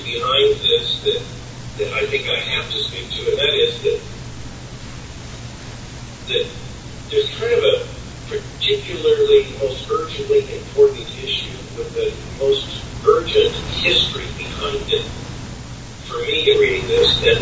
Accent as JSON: {"language": "English", "region": "the South", "country": "United States", "tie": "born or raised there", "said": "I grew up in the South, born in the 1950s, though barely, growing up in the 1960s"}